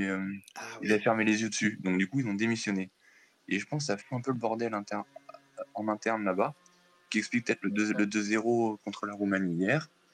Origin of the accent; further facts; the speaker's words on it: Pays de la Loire, France; Ah, je viens de la Sarthe, pas loin du Mans.